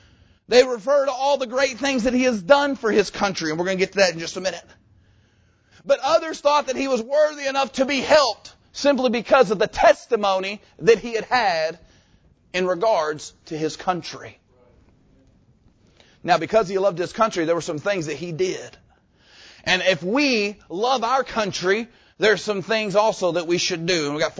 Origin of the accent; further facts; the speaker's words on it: United States; born there; We should not have to apologize for the fact that we are an American. It's not my fault that I was born here.